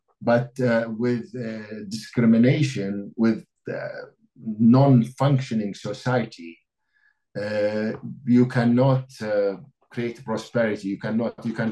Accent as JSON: {"language": "English", "country": "Iraq", "said": "as I said, my background, I'm originally from Iraq."}